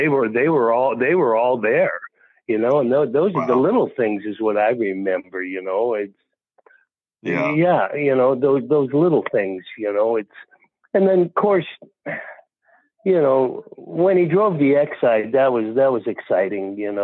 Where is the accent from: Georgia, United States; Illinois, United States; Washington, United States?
Washington, United States; Burien; But growing up as a kid, I mean, I remember it like it was yesterday. Mm-hmm. We grew up in Burien